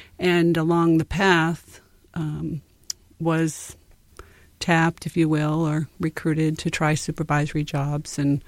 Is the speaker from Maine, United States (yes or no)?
yes; Westbrook, Maine, United States; also born or lived in North Carolina; So I was born in North Carolina, but my family settled in the Portland area, actually Westbrook.